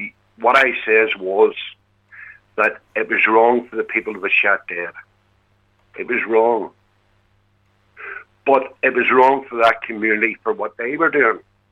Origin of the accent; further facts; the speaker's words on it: Belfast, Northern Ireland, United Kingdom; born there; I was born up in New Barnsley, and we were put out of our homes, 900 people, by Catholics up in Ballymurphy.